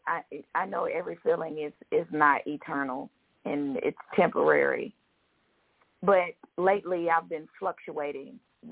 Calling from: Georgia, United States; from Georgia.

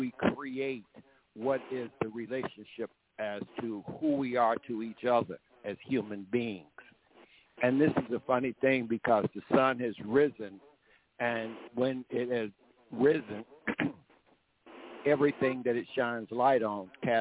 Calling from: Georgia, United States; I'm calling you that I sit on these stolen lands in Georgia from the Muscogee Creek Nation.

